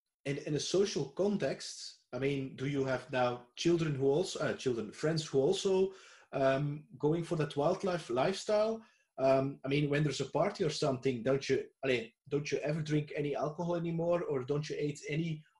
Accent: Belgium; English is a second language; Yeah, but I'm from Belgium, and the region where I live, it's very close

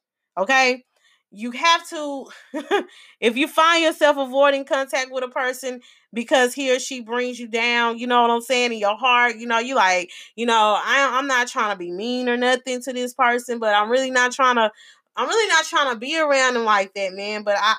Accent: Arkansas, United States; like I said, I grew up in Arkansas, and so, you know, I'm familiar with lakes and woods and things like that, growing up in the country, being a country girl and everything

